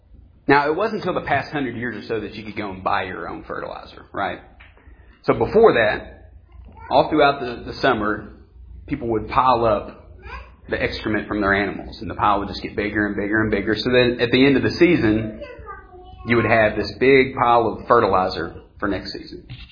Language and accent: English; Tennessee, United States; But, I was raised in Carter County. And if any of y'all are familiar, it's some of the more unpolished areas of the world.